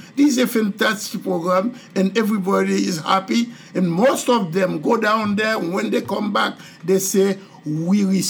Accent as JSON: {"language": "English", "town": "Gonaïves", "region": "Artibonite", "country": "Haiti", "said": "I am from the Diocese of Gonaïves"}